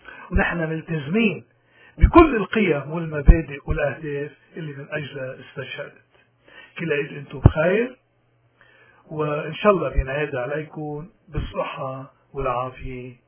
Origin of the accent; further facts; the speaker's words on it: Lebanon; بدنا نذكر نحن كلبنانيين